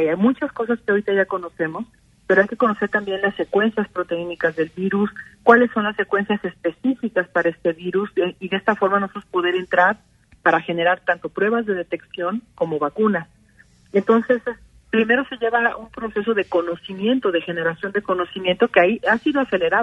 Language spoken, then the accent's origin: Spanish; Mexico